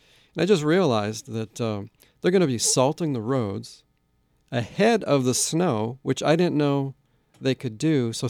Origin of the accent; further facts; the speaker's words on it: Midwest, United States; I'm from the Midwest, where we have lots of snow, and I always saw the salt trucks come out after it snowed.